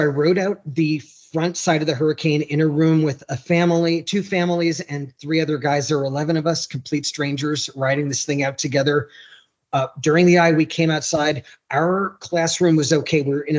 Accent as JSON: {"language": "English", "town": "Long Island", "region": "New York", "country": "United States", "tie": "born or raised there", "said": "I grew up on Long Island in the East Coast."}